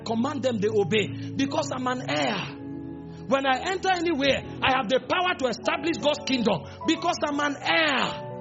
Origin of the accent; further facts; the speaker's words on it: Nigeria; So when I step out, I am going out not as a Nigerian. Based on patriotism, I accept being a Nigerian. I will make my impact in this country.